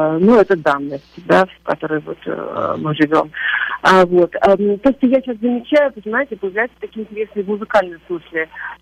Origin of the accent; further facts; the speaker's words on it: Saint Petersburg, Russia; Конечно, Петербург, я петербурженка